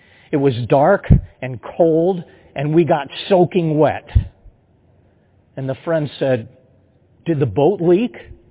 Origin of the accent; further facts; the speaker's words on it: Akron, Ohio, United States; I grew up in Akron, the first of five children.